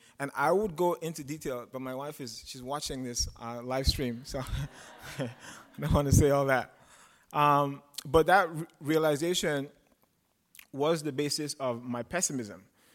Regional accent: Nigeria; now in United States; And I moved here from Nigeria. I'm black, as you guys can see.

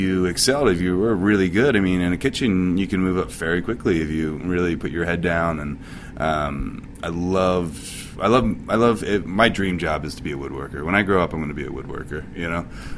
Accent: New Jersey, United States; Yeah, South Jersey. Like 30 minutes south of Philly.

